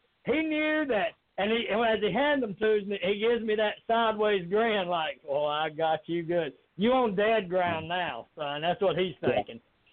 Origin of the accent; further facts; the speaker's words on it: the South, United States; accent: southern; my voice, my southern accent that we would always carry on